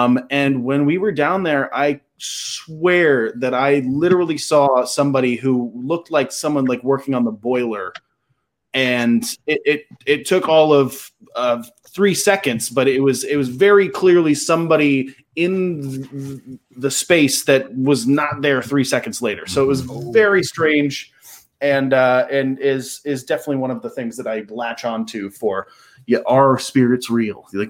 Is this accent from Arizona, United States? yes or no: yes; Flagstaff, Arizona, United States; Oh well, for me, like I grew up in Flagstaff, Arizona, which has a very haunted hotel